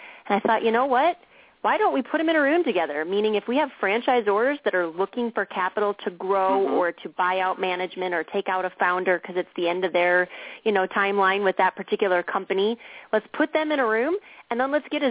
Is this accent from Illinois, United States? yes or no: yes; Downers Grove, Illinois, United States; I'm actually calling from my hometown, which is Downers Grove, Illinois, the western suburbs of Chicago.